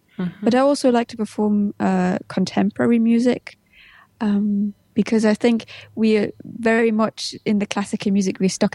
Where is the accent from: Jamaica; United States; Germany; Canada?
Germany; Berlin; also born or lived in Leipzig; When I was born in Leipzig. Mm-hmm. And then 5 years later, we moved to Berlin.